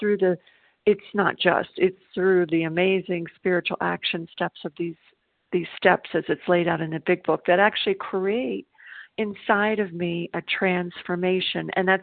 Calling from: South Carolina, United States; and I'm calling from South Carolina.

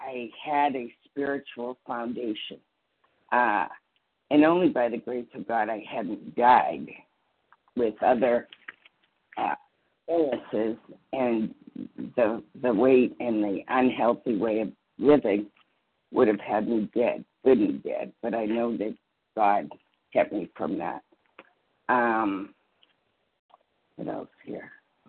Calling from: New Hampshire, United States; I'm calling from New Hampshire, Eastern Time.

